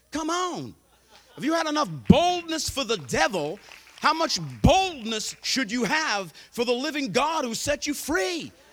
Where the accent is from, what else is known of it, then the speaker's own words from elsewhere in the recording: New York, United States; born there; They came to America for a better life. They wanted a better life for their children. I was born in New York.